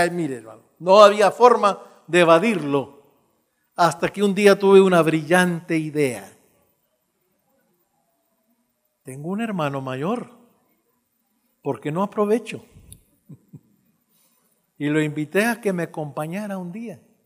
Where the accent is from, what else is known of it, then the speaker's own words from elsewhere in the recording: Santiago, Santiago Metropolitan Region, Chile; nos criamos en Santiago de Chile. Yo tenía quizás 6, 7 años de edad, y él ya 13 años.